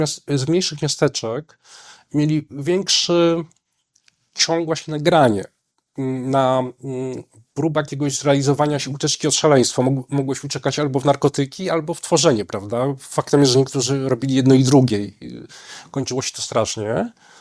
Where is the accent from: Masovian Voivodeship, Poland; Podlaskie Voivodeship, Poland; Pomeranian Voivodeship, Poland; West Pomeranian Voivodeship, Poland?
Masovian Voivodeship, Poland; Warsaw; jestem patologicznym warszawiakiem. Ja się tutaj urodziłem